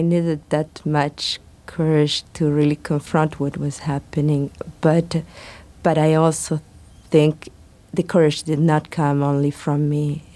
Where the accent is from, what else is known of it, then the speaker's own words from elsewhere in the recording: Bahía Blanca, Buenos Aires Province, Argentina; the headquarters of the army in my hometown of Bahía Blanca, the city in the south of Argentina.